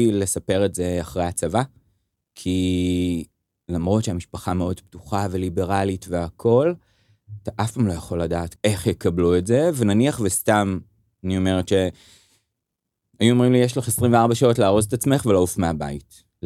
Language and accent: Hebrew; Kiryat Ono, Tel Aviv District, Israel; גדלתי בקריית אונו, שעוד פעם, זה לא היה, הייתה עיר חשוכת, כאילו דעות או משהו כזה, כאילו זה, קריית אונו זה מקום פתוח, ליברלי והכל